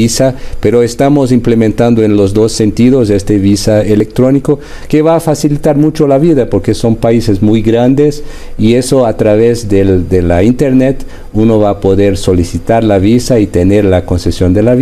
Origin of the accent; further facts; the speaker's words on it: Brazil; Las grandes empresas mexicanas tienen importantes inversiones en mi país, y lo mismo pasa en el sentido de Brasil hacia México.